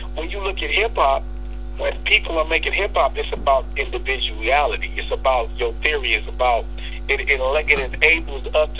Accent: Pomona, California, United States; if I start rapping like I'm from Baton Rouge, but I'm from Pomona, how special is it anymore?

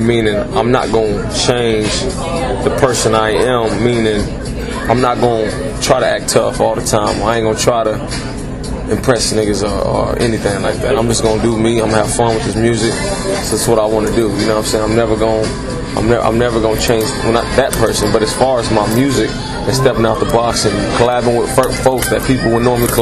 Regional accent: Arizona, United States; You know, I'm from Arizona, but yeah. I used to live out there for a couple years.

